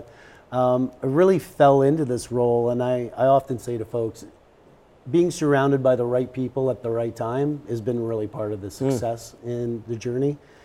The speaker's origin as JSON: {"language": "English", "country": "Canada", "said": "You know, maybe just being a Canadian and having"}